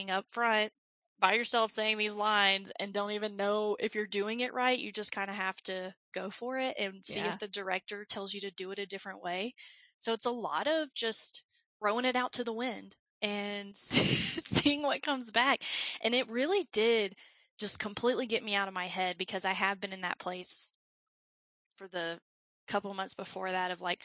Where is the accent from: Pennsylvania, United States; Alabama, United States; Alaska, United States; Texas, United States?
Alabama, United States; accent: southern; now in Colorado, United States; It was funny because I live in Colorado right now, but as we can hear, I have a southern accent. I'm from Alabama.